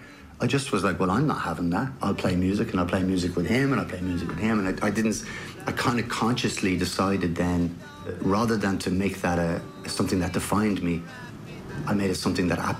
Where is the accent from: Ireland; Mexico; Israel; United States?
Ireland; Ballymun, Leinster; I grew up in Ballymun. I had no idea that Ballymun was a rough place. I had no idea that, you know, it had a reputation until I went to the south side. And then I realised, oh, I was from somewhere kind of a bit intense.